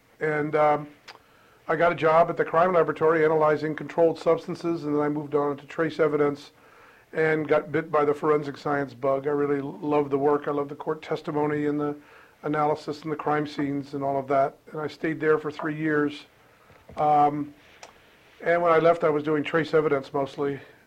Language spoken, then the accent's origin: English; Washington, District of Columbia, United States; Washington, D.C. I'm a native of the nation's capital. And I was there for my first 29 years.